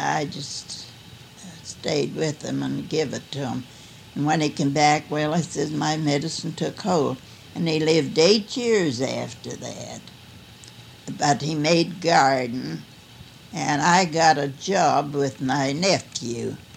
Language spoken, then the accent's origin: English; Pennsylvania, United States; born there; I was born in Pennsylvania.